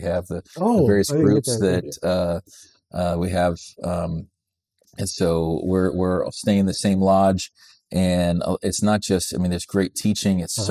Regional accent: Akron, Ohio, United States; now in Mississippi, United States; I'm just like LeBron James. I'm a kid from Akron, Ohio.

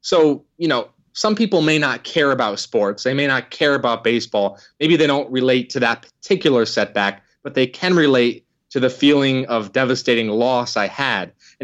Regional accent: Connecticut, United States; I grew up in Connecticut, so I played on the top summer travel baseball teams.

